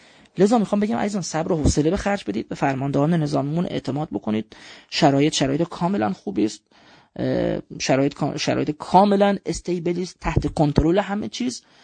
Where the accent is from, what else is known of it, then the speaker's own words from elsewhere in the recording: Iran; گرچه بنده به عنوان یک ایرانی که توان زمینی کشورم رو میدونم